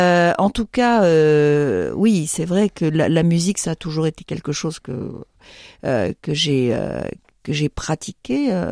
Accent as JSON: {"language": "French", "town": "Paris", "region": "Île-de-France", "country": "France", "said": "moi je suis parisienne, donc j'avais envie de connaître un peu les musiciens de Paris"}